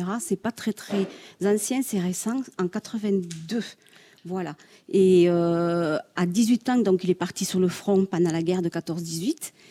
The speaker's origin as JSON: {"language": "French", "town": "Mazamet", "region": "Occitanie", "country": "France", "tie": "born or raised there", "said": "J'ai passé 18 ans à Mazamé, dans ma ville natale, et 5 ans à la Bastide d'Oréroux. Donc, je suis plus palmiste, entre guillemets, que mazamétaine."}